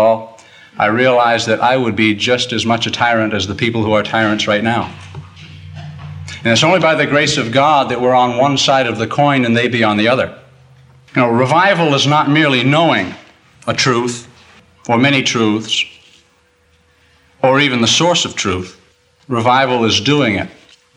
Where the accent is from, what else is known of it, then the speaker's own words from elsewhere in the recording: Maine, United States; back in my home state of Maine.